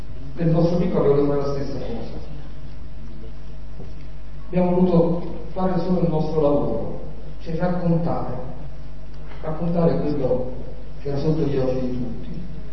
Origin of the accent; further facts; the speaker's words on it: Naples, Campania, Italy; io che vengo da Napoli e lavoro con Libera di Luigi Ciotti